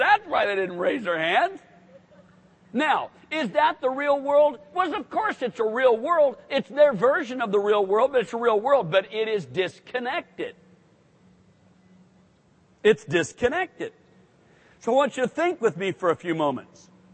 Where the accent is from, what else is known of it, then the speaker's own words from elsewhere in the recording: Portland, Oregon, United States; even though I was raised in Portland, Oregon, at the time, about 1,200,000 people. So at that time, kind of a sizable metro area.